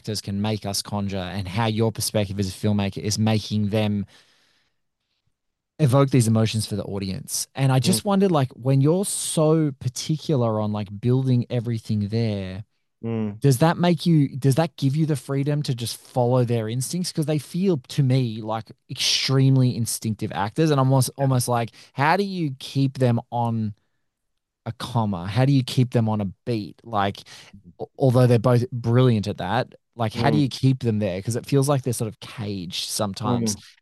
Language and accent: English; Australia; I'm reticent always as an Aussie to be like, listen, genre is not a dirty word, guys.